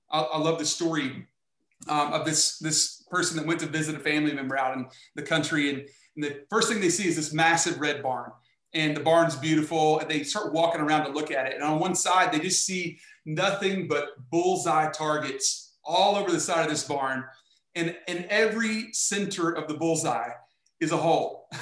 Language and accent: English; Oklahoma, United States; I look at it like, I'm from Oklahoma, and I love the story of Jim Thorpe.